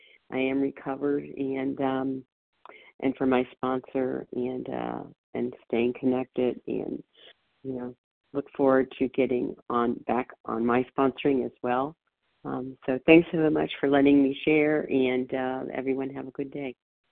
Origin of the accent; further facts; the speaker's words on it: Ohio, United States; I'm from Ohio, but I'm calling from Mountain Time